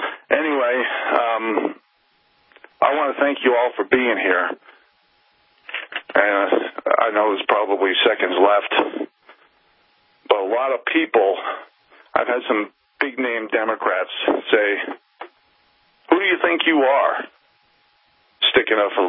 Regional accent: New York City, New York, United States; And New York police, I'm from New York City, so I'm calling you out on this.

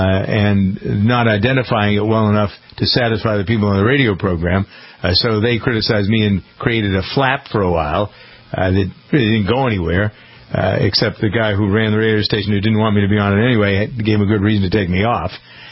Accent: Boston, Massachusetts, United States; I was from Boston, did radio here for a long time, told the story, blah, blah, blah.

